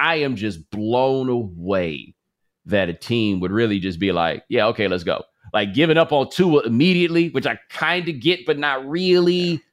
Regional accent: Houston, Texas, United States; since I was 7 years old growing up in Houston.

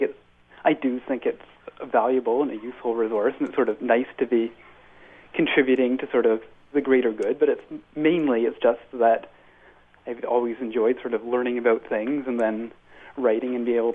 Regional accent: Ottawa, Ontario, Canada; sites and buildings within Ottawa, which I've written most of. So, like, I might be an expert on my hometown, and that leads to far more than one article.

